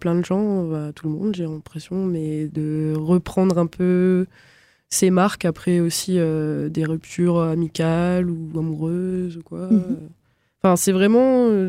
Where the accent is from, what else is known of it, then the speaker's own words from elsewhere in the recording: France; je rentre en France et je viens de la France. Enfin, je viens de France